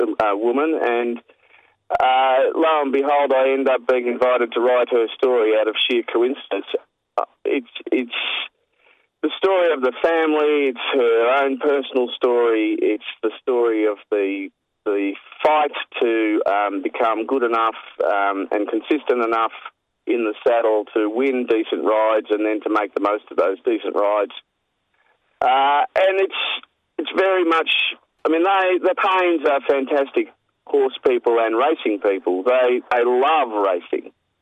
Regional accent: Queensland, Australia; now in Victoria, Australia; because I grew up in Queensland, so I'm a Queenslander now living in Victoria.

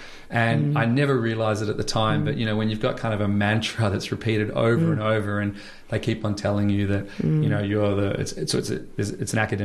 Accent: Melbourne, Victoria, Australia; also born or lived in Townsville; I'm a Melbourne boy. My parents were teachers working in the education system and grew up in Melbourne, the Dandenongs, Townsville for a little while, and then back to Melbourne. So I'm from the Cheltenham, Parkdale area.

